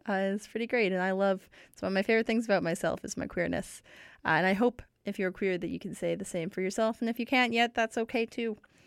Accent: Calgary, Alberta, Canada; I'm talking about … from my hometown, Calgary. And probably the reason I will never be the most famous lesbian to come out of Calgary

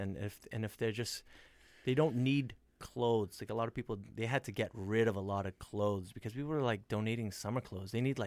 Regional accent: Canada; We're from Canada, and we don't want to like mess up our ability to come back into the States

